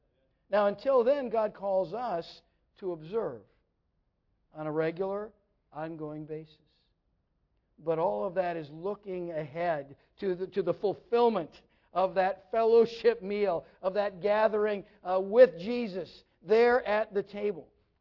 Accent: Minnesota, United States; Most of you know I grew up in Minnesota.

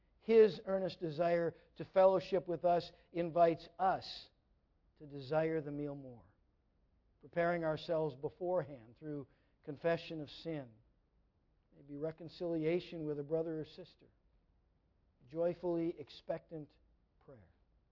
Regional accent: Minnesota, United States; Most of you know I grew up in Minnesota.

